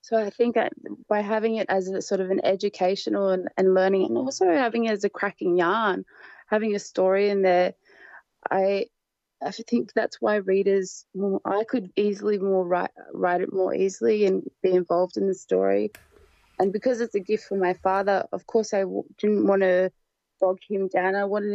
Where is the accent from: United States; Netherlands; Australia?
Australia; Nurumbang; born there; I was born on Nurumbang, you know, that's what you have to learn first, learn where you're born, the name for country.